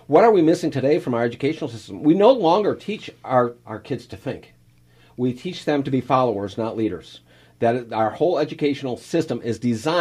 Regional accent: Canada; My father moved us to Canada when I was a young man. I grew up in Canada

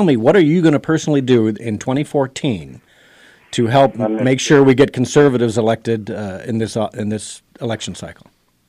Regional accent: United States; Drake and I are always saying the world we grew up in here in the United States is completely different than it is today.

